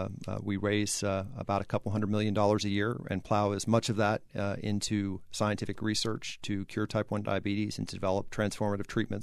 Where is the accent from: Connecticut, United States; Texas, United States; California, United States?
Texas, United States; Dallas; This happens to be my hometown chapter because I grew up in Dallas.